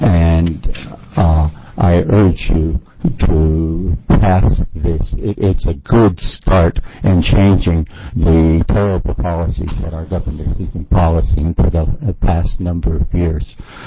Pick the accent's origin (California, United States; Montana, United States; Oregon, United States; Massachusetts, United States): Oregon, United States; Bend; Good morning. … from Bend, Oregon.